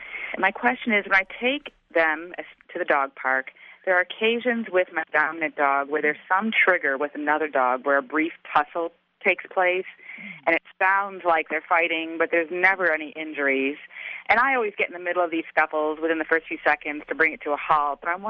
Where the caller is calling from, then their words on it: Virginia Beach, Virginia, United States; from Virginia Beach.